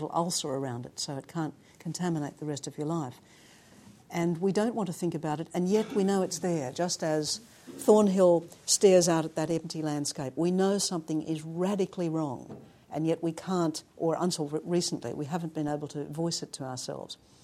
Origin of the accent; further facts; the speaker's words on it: Australia; I realised how shallow my sense of myself as an Australian had been